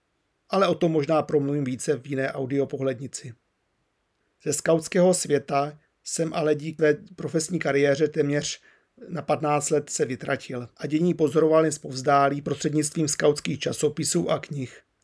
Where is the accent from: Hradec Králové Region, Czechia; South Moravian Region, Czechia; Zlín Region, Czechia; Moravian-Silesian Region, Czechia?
South Moravian Region, Czechia; Brno; 80. léta jsem pak prožil v Brně, krásné roky